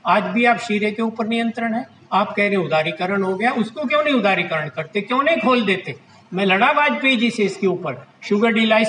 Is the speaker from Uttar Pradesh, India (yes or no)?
yes; Uttar Pradesh, India; उत्तर प्रदेश मेरा गांव है